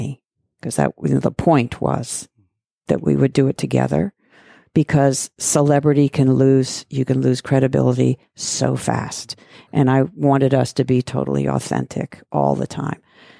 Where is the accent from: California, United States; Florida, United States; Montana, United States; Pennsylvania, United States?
Montana, United States; There's still, like, we're from Montana